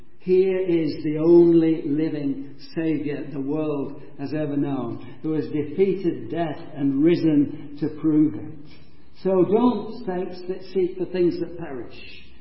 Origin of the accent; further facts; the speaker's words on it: Yorkshire and the Humber, United Kingdom; I'm always suspicious of free offers, even being a Yorkshireman